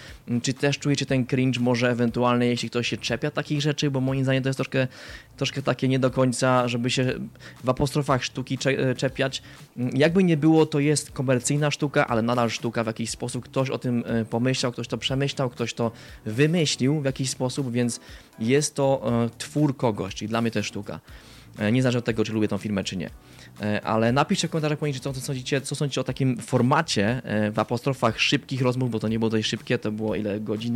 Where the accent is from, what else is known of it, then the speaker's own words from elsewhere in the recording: Rajcza, Silesian Voivodeship, Poland; do miejscowości, z której pochodzę, z Rajczy